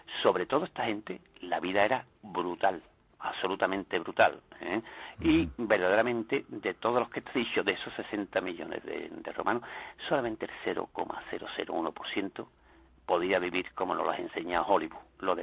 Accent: Andalusia, Spain; Primero, como buenos sevillanos, nos olvidamos todos de nuestros mejores hijos.

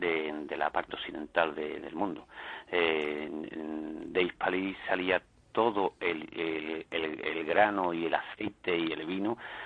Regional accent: Andalusia, Spain; Primero, como buenos sevillanos, nos olvidamos todos de nuestros mejores hijos.

